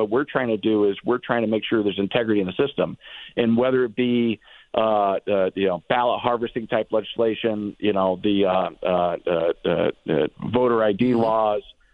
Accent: Florida, United States; one of the reasons why is because I'm from Florida. Florida's the gold standard.

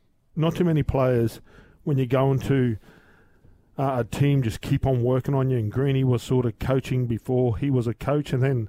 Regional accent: Queensland, Australia; and being a Queenslander, we all sort of hung together, and we'd hang out down at Cronulla.

